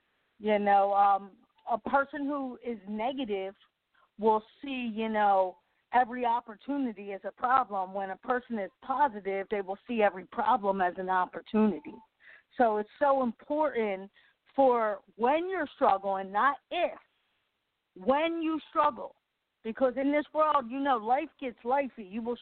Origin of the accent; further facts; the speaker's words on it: Philadelphia, Pennsylvania, United States; I'm born and raised in Philadelphia. I was born addicted to heroin.